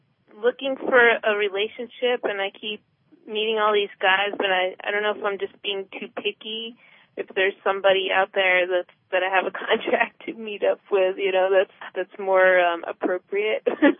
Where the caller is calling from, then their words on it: Washington, United States; From Washington State.